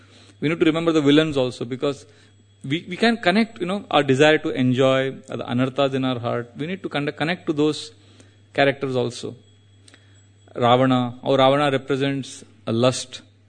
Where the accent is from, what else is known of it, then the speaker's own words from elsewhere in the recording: India; as we grew up in India, I remember reading so many different stories